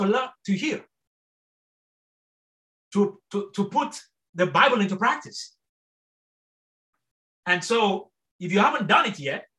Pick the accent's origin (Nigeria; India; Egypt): Nigeria; now in United States; By birth, yes, I am Nigerian. But I don't see myself as a Nigerian. I don't even see myself as a Nigerian American. I see myself as a disciple of Jesus Christ, who just happens to come from Nigeria and is now an American.